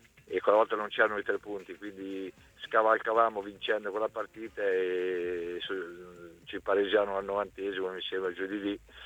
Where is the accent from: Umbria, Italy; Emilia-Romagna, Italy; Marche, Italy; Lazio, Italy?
Marche, Italy; Ancona; come anconetano